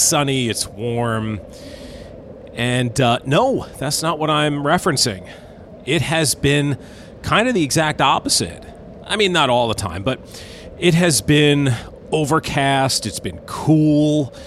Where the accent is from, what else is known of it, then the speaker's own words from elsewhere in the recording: East Coast, United States; now in Los Angeles, United States; And when I grew up on the East Coast, you know, come September, by mid-September, late September, starts dropping.